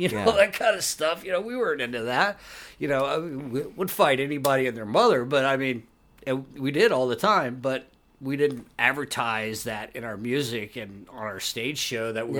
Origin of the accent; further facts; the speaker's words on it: Beaumont, Texas, United States; born there; No. I was born in Beaumont.